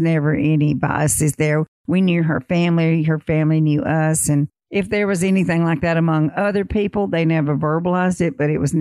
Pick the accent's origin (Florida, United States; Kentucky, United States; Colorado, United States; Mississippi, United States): Mississippi, United States; In that little town in the county where I grew up in Northeast Mississippi